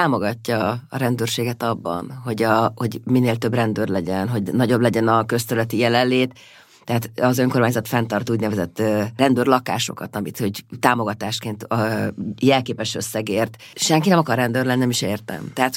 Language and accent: Hungarian; Vác, Pest, Hungary; De én váci vagyok